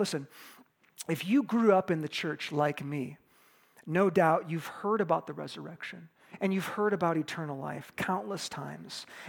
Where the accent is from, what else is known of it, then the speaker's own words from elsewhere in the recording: Midwest, United States; Listen, folks, I grew up in the Midwest. The Midwest is not beautiful, okay?